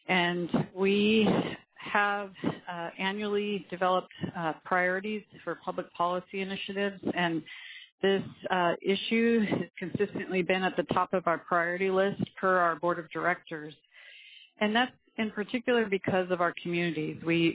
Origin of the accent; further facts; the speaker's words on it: Angoon, Alaska, United States; now in Juneau, United States; I'm based in Juneau, but I'm originally from Angoon.